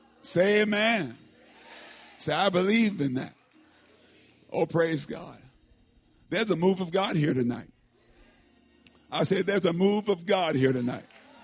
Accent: Maryland, United States; also born or lived in Virginia / North Carolina; I was born in Virginia, raised in Maryland, went to college in North Carolina, and then went to graduate school here.

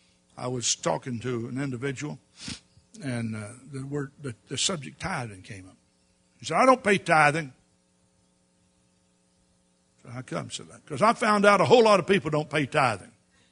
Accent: the South, United States; You know, I grew up in the South and everything was segregated.

